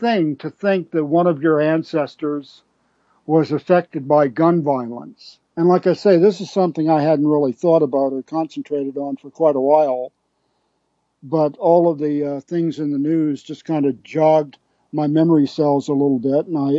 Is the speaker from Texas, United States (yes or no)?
no; Alexandria, Virginia, United States; my hometown of Alexandria, Virginia, just outside of D.C.